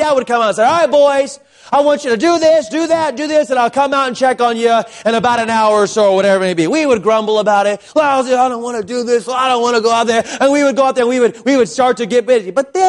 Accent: Tucson, Arizona, United States; I grew up in Tucson, Arizona. And I joke with people across the country.

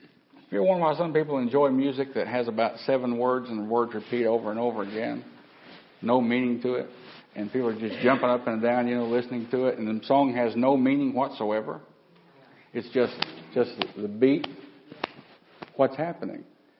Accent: the South, United States; You know, I'm from the South, you know, so I know what I'm talking about.

